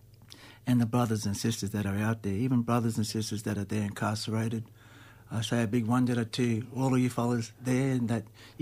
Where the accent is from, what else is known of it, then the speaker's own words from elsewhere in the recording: Inala, Queensland, Australia; also born or lived in Rockhampton; Palm Island, through my mother's side, the Fisher side out there, Cherbourg, and raised in Inala, born in Rockhampton. I'm a Queenslander, Murray, Bummer, man